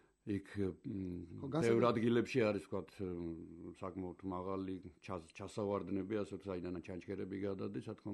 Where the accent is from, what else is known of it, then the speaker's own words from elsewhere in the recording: Martvili, Samegrelo-Zemo Svaneti, Georgia; ხო, მეც მარტვილიდან ვარ, ოღონდ მარტვილის გვერდით პატარა სოფელია ბანძა